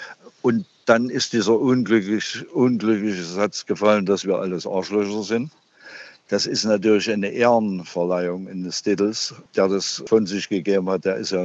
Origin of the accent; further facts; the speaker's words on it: East Germany, Germany; born there; Ich bin Künstler, der in der DDR geboren wurde.